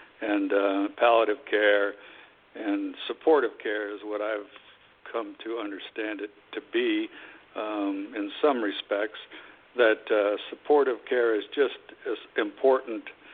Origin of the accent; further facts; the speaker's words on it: Milwaukee, Wisconsin, United States; I'm from Wisconsin, so I understand.